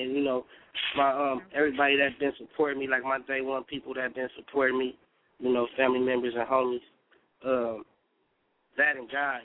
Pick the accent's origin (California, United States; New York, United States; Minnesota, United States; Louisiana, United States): California, United States; Los Angeles; Yeah, I was born and raised in South Central, but really I got it, like, pretty much everywhere.